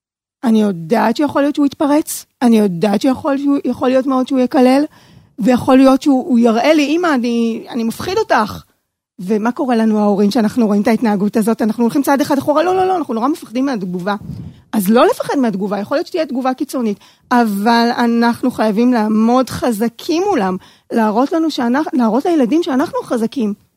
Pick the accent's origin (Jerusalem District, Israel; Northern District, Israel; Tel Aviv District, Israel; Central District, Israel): Tel Aviv District, Israel; Ramat Gan; אני גדלתי ברמת גן, בית חילוני לגמרי